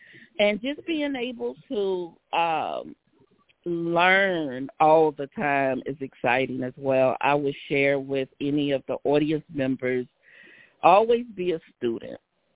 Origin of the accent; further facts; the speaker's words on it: Savannah, Georgia, United States; And in the industry, Dolores Green from my hometown, Savannah, Georgia, she gave me my first opportunity to be a salon owner.